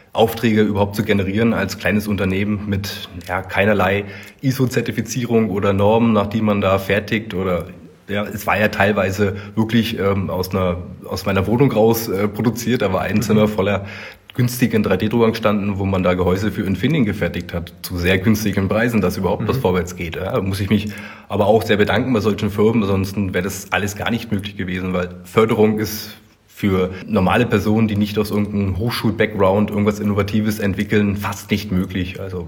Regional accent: Berlin, Germany; born there; da ich ein gebürtiger Berliner bin und jetzt hier in dem schönen Mittelfranken lebe und arbeite

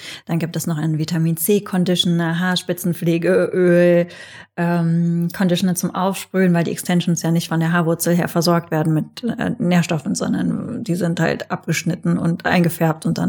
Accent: North Rhine-Westphalia, Germany; ich bin in der Nähe von Holland aufgewachsen.

